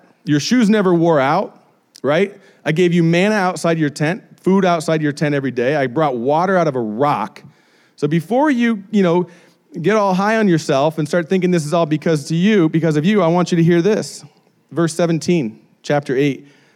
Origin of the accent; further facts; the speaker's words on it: Colorado, United States; If you've heard my testimony at all, you understand like where we came from Colorado and everything that happened to us there.